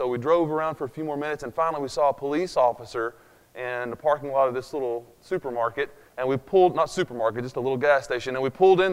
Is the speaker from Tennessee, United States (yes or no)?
yes; Tennessee, United States; It should be funny enough for you, my accent, which will become apparently clear here in a minute, because we're originally from East Tennessee, close to the Great Smoky Mountains.